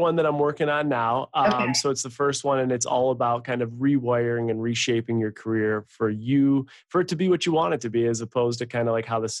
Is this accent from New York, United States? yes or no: yes; Buffalo, New York, United States; moved away as an adult; now in Seattle, United States; I grew up in Buffalo, bounced around pretty much everywhere for corporate America. You tell me where to go, I'll go. Uh-huh. I ended up getting my MBA in accounting and finance at night. And then there was a big move that brought me to Seattle.